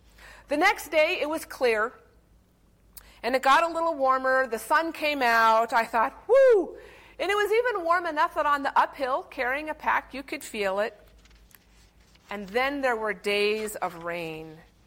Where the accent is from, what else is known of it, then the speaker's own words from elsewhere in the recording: Idaho, United States; Now, I am from Idaho, and any amount of liquid coming out of the sky gives me pause. Because I've grown up where you can really get away with just never going out in the rain.